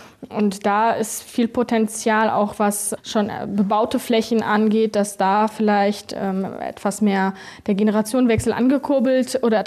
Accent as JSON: {"language": "German", "town": "Odenthal", "region": "North Rhine-Westphalia", "country": "Germany", "tie": "born or raised there", "said": "Also ich bin ja auch in Odenthal groß geworden. Ich habe in Neschen gewohnt, bis ich angefangen habe zu studieren."}